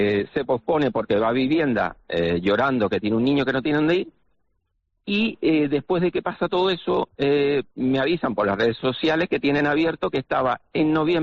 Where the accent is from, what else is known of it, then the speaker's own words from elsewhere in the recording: San Cristóbal de La Laguna, Canary Islands, Spain; Yo vivo con mi madre de 95 años, yo soy de La Laguna y bueno, estoy viviendo ahí.